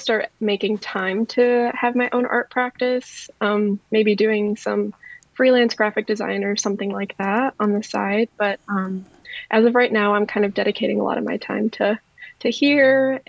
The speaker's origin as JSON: {"language": "English", "town": "Chesterton", "country": "United States", "tie": "born or raised there", "said": "I'm based in Chesterton. I've lived in Chesterton basically my whole life"}